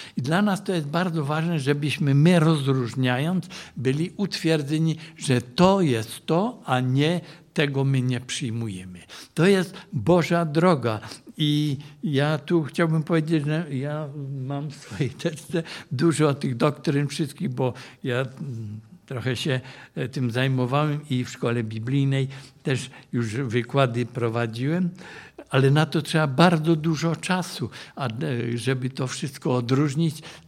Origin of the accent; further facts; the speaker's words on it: Cieszyn, Silesian Voivodeship, Poland; Ja jako chłopak obserwowałem Żydów, u nas w Cieszynie ich było dużo, było 6 synagog nawet